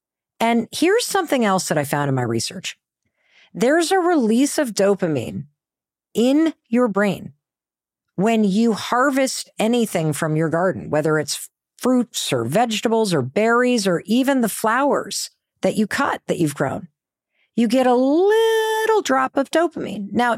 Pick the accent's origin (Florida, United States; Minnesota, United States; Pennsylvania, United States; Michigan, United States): Michigan, United States; So end of May, Memorial Day, United States … growing up in Western Michigan, we would load up into the Jeep Wagoneer and we would drive to the garden center